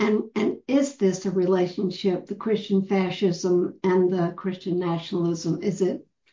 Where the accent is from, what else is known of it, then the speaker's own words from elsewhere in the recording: Mississippi, United States; now in Charlottesville, United States; I'm from Mississippi, I think, is where he's going. I just got back from there.